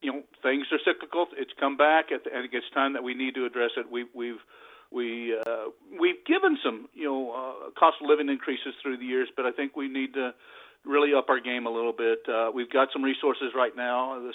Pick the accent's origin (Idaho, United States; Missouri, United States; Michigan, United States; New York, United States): Missouri, United States; Cosby; Well, I am from Cosby, Missouri. Grew up there on a six-generation farm.